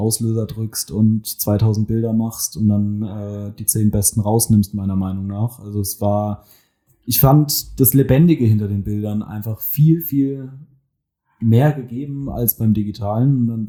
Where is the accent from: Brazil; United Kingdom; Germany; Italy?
Germany; Mannheim, Baden-Württemberg; ich bin 23 Jahre alt. Ich komme aus Mannheim